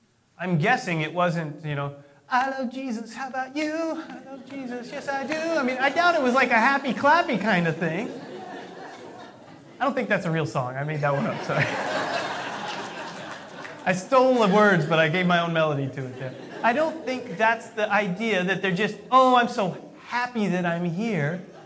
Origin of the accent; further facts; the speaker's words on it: California, United States; I'm from Southern California. I've been through a few earthquakes and rollers.